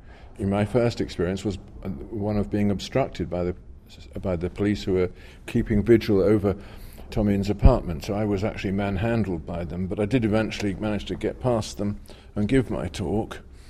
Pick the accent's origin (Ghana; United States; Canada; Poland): Poland; I came from Poland, and in 1979, Poland was kind of fermenting because of the election of the Pope of the Karol Wojtyła to the throne of St. Peter.